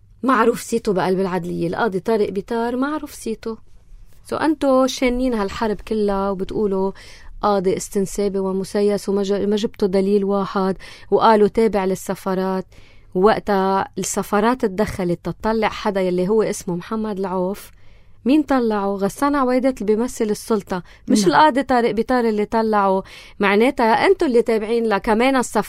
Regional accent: Lebanon; نحنا كلبنانية

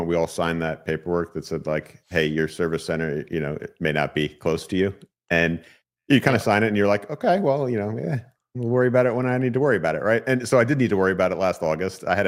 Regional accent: New Jersey, United States; now in Charlotte, United States; Well, I'm a New Jersey native, and that'll probably come out in my accent at some point in this conversation. But I have been in Charlotte for a good while now.

